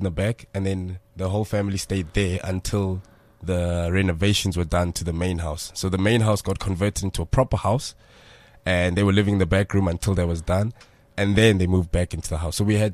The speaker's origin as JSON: {"language": "English", "town": "Soweto", "region": "Gauteng", "country": "South Africa", "tie": "born or raised there", "said": "if you look at pictures of the house we grew up in Zone 9, the old pictures of 4-bedroom house"}